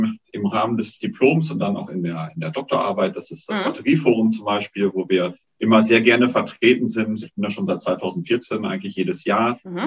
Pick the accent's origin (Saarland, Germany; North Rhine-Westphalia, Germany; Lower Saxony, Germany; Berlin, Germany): North Rhine-Westphalia, Germany; Münster; als Münsteraner spielt man Speckbrett